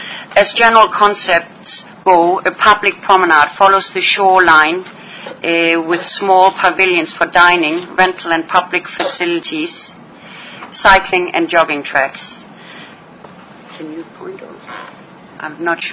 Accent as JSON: {"language": "English", "town": "Copenhagen", "region": "Capital Region of Denmark", "country": "Denmark", "tie": "born or raised there", "said": "Copenhagen, my hometown, has rejuvenated its commercial waterways by bringing its historical heritage into the area."}